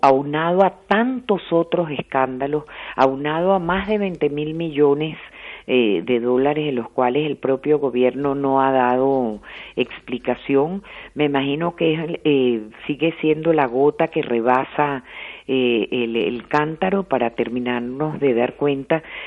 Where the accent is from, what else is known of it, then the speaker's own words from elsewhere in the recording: Venezuela; esa parte bella, buena, noble que hemos tenido como venezolanos la hemos heredado de España, de los españoles.